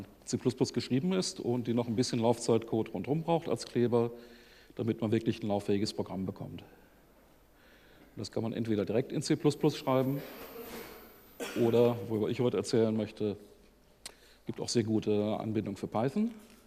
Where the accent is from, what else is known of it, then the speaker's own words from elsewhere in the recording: Bielefeld, North Rhine-Westphalia, Germany; ich komme aus Bielefeld.